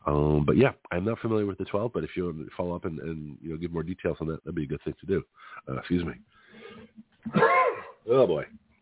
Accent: Canada; Now, being a Canadian

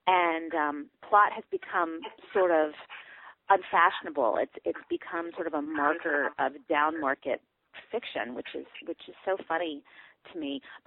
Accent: Newton, Massachusetts, United States; Yes, Newtonville Books, which is my hometown store

